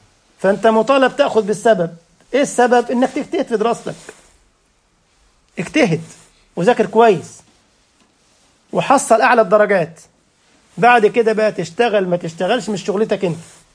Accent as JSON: {"language": "Arabic", "country": "Egypt", "said": "ده بيقولوا عندنا في مصر القطار اخر صياد اسمها السبنسه، دايما في ذيل القائمه"}